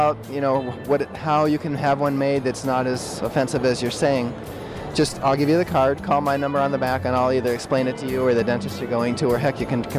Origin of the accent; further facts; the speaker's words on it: Twinsburg, Ohio, United States; I grew up in Twinsburg.